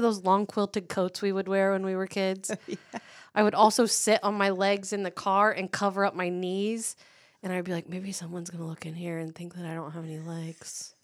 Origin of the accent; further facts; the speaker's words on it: Beech Grove, Indiana, United States; born there; I was born in St. Francis Hospital in Beech Grove, Indiana.